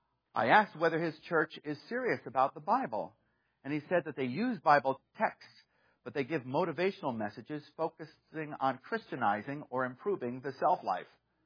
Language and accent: English; United States; Yes, I am an American citizen, but I am a citizen of heaven first.